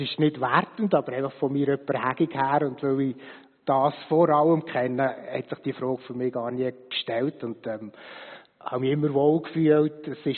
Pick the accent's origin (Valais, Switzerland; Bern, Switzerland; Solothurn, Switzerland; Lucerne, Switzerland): Solothurn, Switzerland; Rüthen; Genau, aufgewachsen bin ich in Rüthen, das ist in der Nähe von Solothurn. Mit vier Geschwistern auf einem kleinen Bauernhof